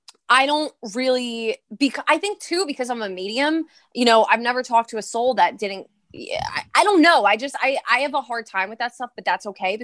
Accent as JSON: {"language": "English", "town": "Brooklyn", "region": "New York", "country": "United States", "also_born_or_lived": "Staten Island", "said": "Yeah. I'm from Brooklyn, Staten Island."}